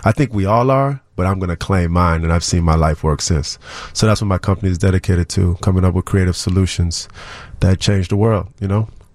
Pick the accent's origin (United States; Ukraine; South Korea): United States; Chicago, Illinois; About growing up in Uptown, Wilson and Broadway. I grew up going to 48 North Winthrop, and then Eastwood Building next to the Twin Towers